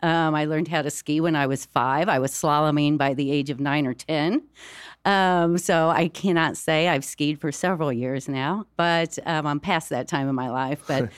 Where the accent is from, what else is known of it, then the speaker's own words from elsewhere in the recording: Midwest, United States; being from the Midwest all of my life and born and raised in the Midwest